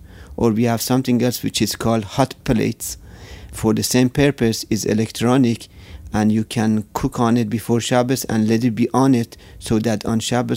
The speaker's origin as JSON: {"language": "English", "country": "Iran", "second_language": "English", "moved": "yes", "lives_now": "United States", "said": "I'm not from United States, as you notice from my accent. I'm from Iran. In 1979, a lot of Jews, including me, they left Iran to come to the United States"}